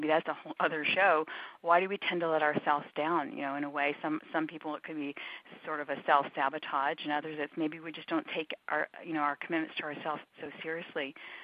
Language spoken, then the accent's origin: English; Hawaii, United States; I grew up in Hawaii, and I did a lot of body surfing and was just always outside, walking, running, jogging for fun.